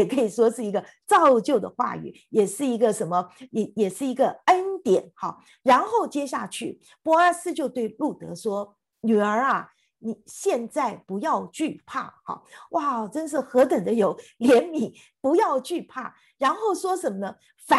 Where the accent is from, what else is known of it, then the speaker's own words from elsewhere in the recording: China; 我们中国人说这个好像聘金或者是聘礼一样哈